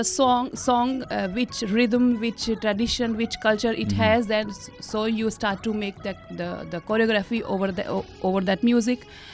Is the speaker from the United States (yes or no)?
no; Delhi, India; now in Argentina; Yeah, I'm Indian from Delhi, and I got married with one Argentine man.